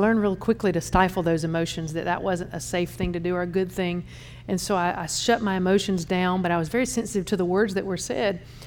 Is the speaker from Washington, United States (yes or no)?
no; Conyers, Georgia, United States; And I was raised in Atlanta, Georgia, Conyers, Georgia, actually, and raised by a really good home.